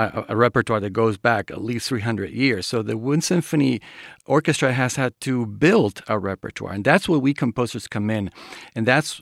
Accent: Caracas, Capital District, Venezuela; And I have experiences with walls because I grew up in Caracas

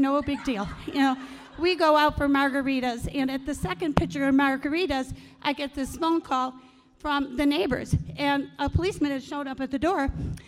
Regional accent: Illinois, United States; I went online and met a widower from Wisconsin. I'm from Illinois.

